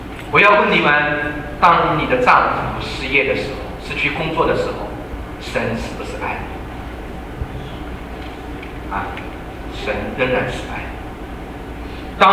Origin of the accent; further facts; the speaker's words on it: China; 这是我们中国人的哲学